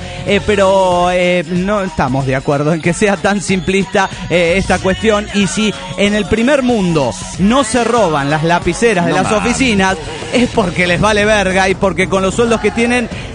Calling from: Uruguay; Hola, ¿cómo están? … de la República Oriental del Uruguay.

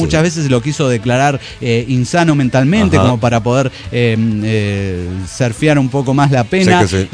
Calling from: Costa Rica; de Costa Rica.

